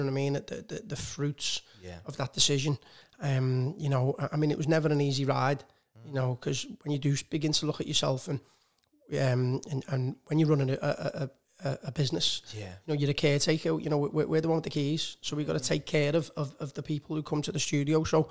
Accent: Liverpool, North West England, United Kingdom; growing up in Liverpool and also, you know, being a tennis coach, I think I was very fortunate because I did what I loved.

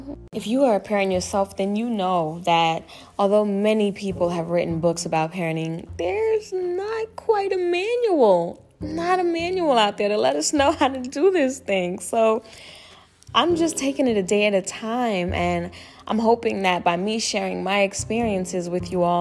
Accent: New Jersey, United States; I was born and raised in Jersey. Growing up near the beach, I wouldn't have it any other way.

